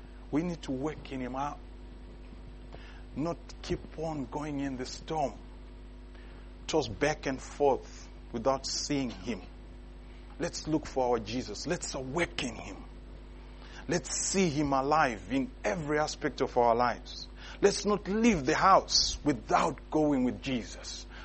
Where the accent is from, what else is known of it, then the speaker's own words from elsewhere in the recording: Edinburgh, Scotland, United Kingdom; I said, I'm from Edinburgh. I'm staying in Edinburgh.